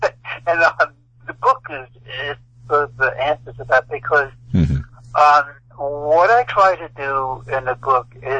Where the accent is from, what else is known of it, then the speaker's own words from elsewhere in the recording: the North, United States; I learned that although I grew up in the North, I was the one who lived in a segregated society, not her.